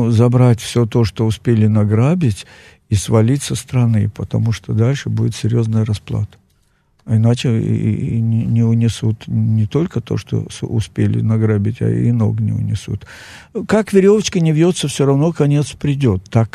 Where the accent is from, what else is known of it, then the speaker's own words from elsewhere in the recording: Ukraine; я рожден на Украине, я вырос на Украине, я закончил учебное заведение, 2, не одно даже на Украине.